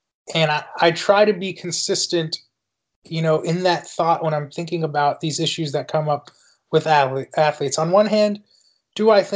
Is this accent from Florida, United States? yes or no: yes; Florida, United States; I grew up in South Florida, my adopted home, loved South Florida.